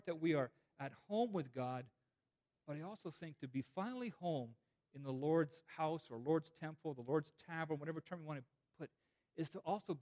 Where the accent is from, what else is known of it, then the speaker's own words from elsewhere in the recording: United Kingdom; born there; I was born in Britain, so I could get a permit to work in Ireland.